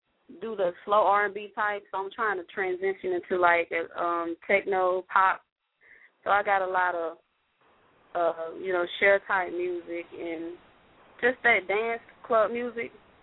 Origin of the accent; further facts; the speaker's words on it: Atlanta, Georgia, United States; Well, I'm from Atlanta, as y'all know.